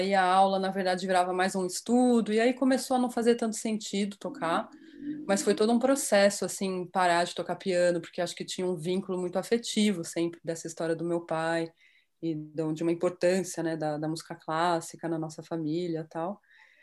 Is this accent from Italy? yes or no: no; Campinas, São Paulo, Brazil; born there; E aí nessa época eu já morava em São Paulo, porque eu nasci em Campinas, vocês vão ver que eu vou falar porta.